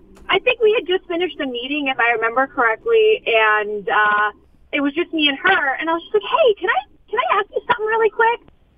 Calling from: Los Angeles, California, United States; I'm calling from Los Angeles.

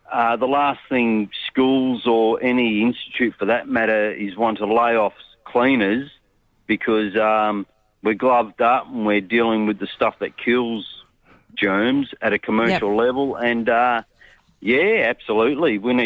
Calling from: Sale, Victoria, Australia; You're down at Sale, mate.

